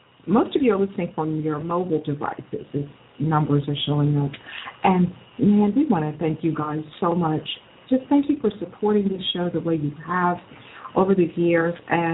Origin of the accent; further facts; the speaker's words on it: Odessa, Texas, United States; Well, I'm from Texas. Believe me, Orange, Texas, and Odessa are at least 600-plus miles apart.